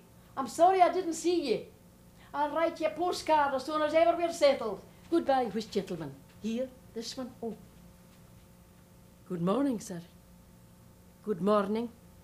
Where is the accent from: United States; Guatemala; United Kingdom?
United Kingdom; Crianlarich, Scotland; I come from Crianlarich. Crianlarich. Crianlarich. It's a small place. It's not very far from Glasgow. It's partway between Loch Katrine and Loch Awe in the Highlands of Scotland.